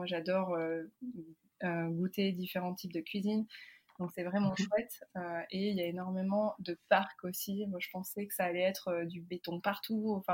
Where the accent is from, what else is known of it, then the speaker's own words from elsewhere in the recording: France; la façon dont j'ai grandi en France.